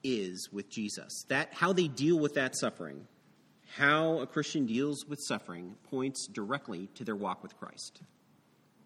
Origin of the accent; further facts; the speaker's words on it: Ireland; I'm Irish, so I have to actively push away from that kind of reaction to suffering.